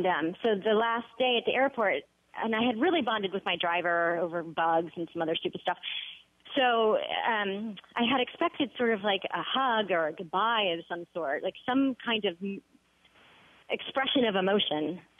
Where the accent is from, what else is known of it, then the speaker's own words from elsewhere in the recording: Washington, District of Columbia, United States; I grew up in Washington, D.C. with diplomats surrounding me